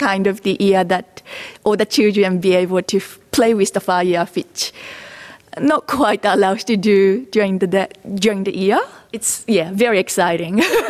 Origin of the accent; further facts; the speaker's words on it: Japan; It's something that I never seen in where I grew up in Japan.